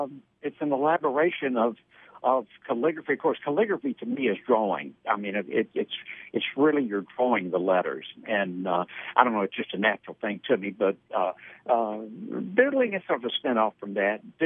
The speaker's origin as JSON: {"language": "English", "town": "Columbus", "region": "Mississippi", "country": "United States", "tie": "born or raised there", "also_born_or_lived": "Fulton, Kentucky", "said": "I grew up in Mississippi, Columbus, Mississippi. Great place to grow up. And actually originally from Fulton, Kentucky. So I'm back home."}